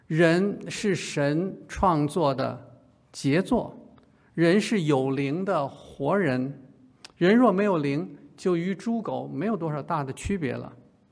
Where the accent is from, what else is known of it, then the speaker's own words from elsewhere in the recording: Beijing, China; 北京是我的老家